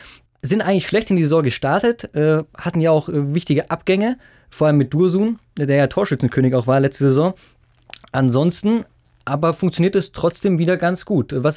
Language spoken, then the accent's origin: German; Regensburg, Bavaria, Germany; aus meiner Heimatstadt kommt er zumindest, der Jan Regensburg